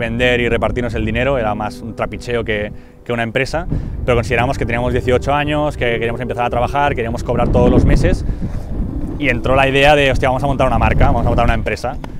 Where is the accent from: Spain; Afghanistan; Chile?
Spain; Vilasar, Catalonia; also born or lived in Barcelona; yo en ese momento vivía en Vilasar, sí, que es donde yo estuve viviendo de pequeño. Y la creamos en Vilasar, que es un pueblo a 20 kilómetros de aquí.